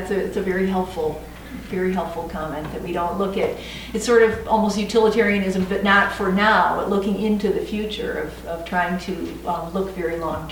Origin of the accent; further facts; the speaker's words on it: Indiana, United States; I know I'm from Indiana.